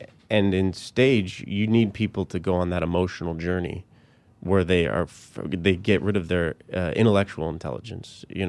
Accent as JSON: {"language": "English", "town": "Colorado Springs", "region": "Colorado", "country": "United States", "tie": "born or raised there", "also_born_or_lived": "Littleton", "said": "Colorado Springs and Littleton."}